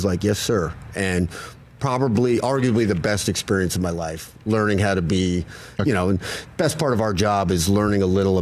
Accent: New York, United States; You know, I'm from New York.

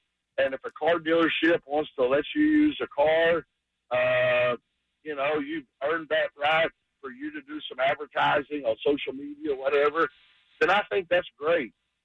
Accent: Dallas, Texas, United States; I grew up in Dallas, so I've been a Cowboy fan, you know, for about, 60 years.

